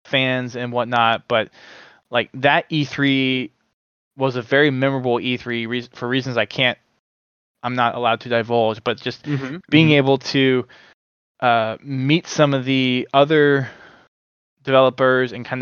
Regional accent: Houston, Texas, United States; Houston. My hometown.

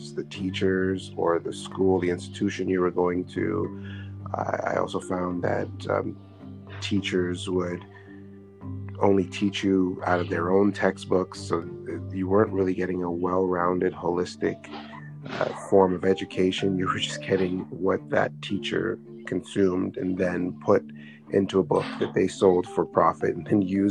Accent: Guyana; born there; I was born in South America, and I was exposed to both private and public school. I actually attended the first private school in Guyana, a school called Maze under 12

